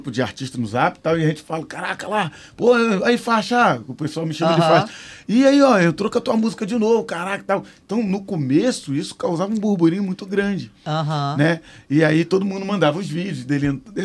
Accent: São Gonçalo, Rio de Janeiro, Brazil; also born or lived in Niterói; eu nasci em Niterói, depois fui com 7 anos pra São Gonçalo. E tem gente que pensa que eu nasci em São Gonçalo, mas eu nasci em Niterói. Eu era ali da Coronel Leôncio, da Engenhoca.

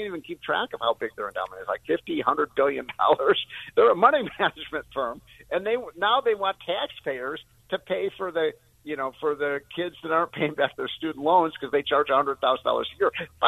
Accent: Chicago, Illinois, United States; I grew up in Chicago in the 60s.

